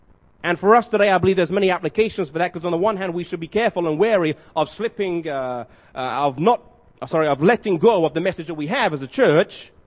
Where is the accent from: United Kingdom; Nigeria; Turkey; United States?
United Kingdom; England; I remember when I was in high school growing up in England